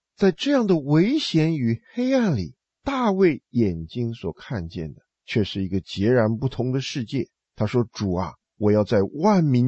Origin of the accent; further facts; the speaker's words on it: China; 我们中国人说慌慌如丧家之犬